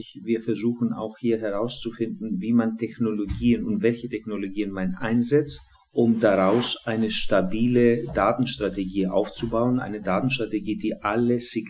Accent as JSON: {"language": "German", "country": "Greece", "lives_now": "Berlin, Germany", "said": "ich bin der Dritte im Bund, ich bin in Berlin zu Hause, ich bin Grieche"}